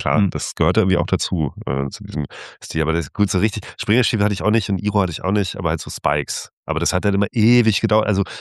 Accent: Lübeck, Schleswig-Holstein, Germany; Also auch in Lübeck, wo ich aufgewachsen bin

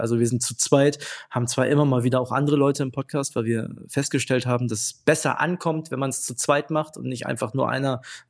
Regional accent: Wilhelmshaven, Lower Saxony, Germany; now in Berlin, Germany; Genau, ich komme aus Wilhelmshaven, also wir kommen aus der gleichen Stadt. Mittlerweile lebe ich aktuell in Berlin

